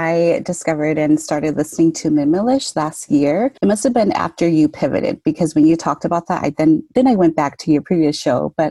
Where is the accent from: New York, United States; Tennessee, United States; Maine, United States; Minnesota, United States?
Minnesota, United States; Well, I'm from the Twin Cities area, Minnesota.